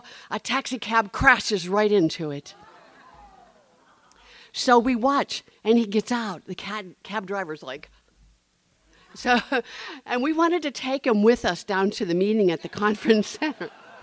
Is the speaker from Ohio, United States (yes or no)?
no; Trafford, Pennsylvania, United States; born there; I was born in Trafford, Pennsylvania, a little town.